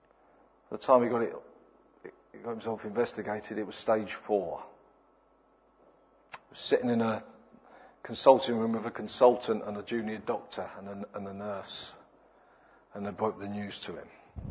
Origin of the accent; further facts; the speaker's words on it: King's Cross, London, United Kingdom; When I grew up in King's Cross, I'm an inner city boy. Council estates, drug dealers, gangs, prostitution, that kind of area.